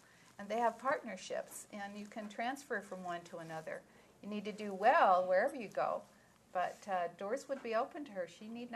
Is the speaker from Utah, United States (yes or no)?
yes; Utah, United States; This is my home state. I'm very proud. I'm not embarrassed to be from Utah.